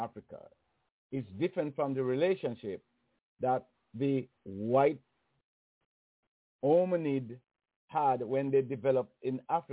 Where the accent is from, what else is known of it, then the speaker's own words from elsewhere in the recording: Jamaica; growing up in Jamaica. As you know, that's a sunny, sunny place there